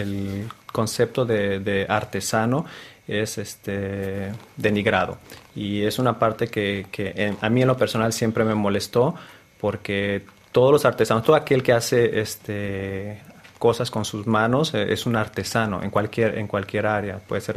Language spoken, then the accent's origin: Spanish; Mexico; Sí, es una manera que quiero rendirle homenaje a mi país. La melancolía y cómo se ve México desde afuera es más sensible.